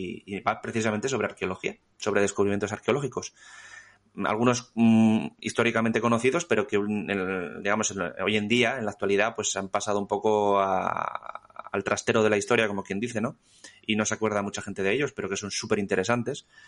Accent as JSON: {"language": "Spanish", "region": "Asturias", "country": "Spain", "said": "yo soy asturiano, vivo en Gijón."}